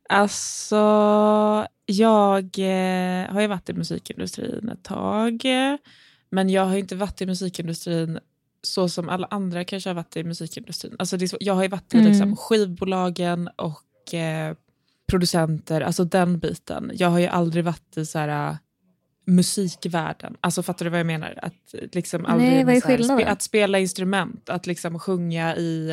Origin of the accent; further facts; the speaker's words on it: Lund, Skåne, Sweden; Jag är från Lund.